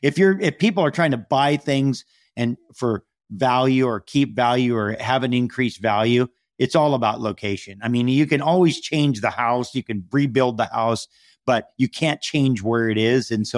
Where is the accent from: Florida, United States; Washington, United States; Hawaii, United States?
Hawaii, United States; I'm from Hawaii. And so we have a home there that we just finished during the pandemic.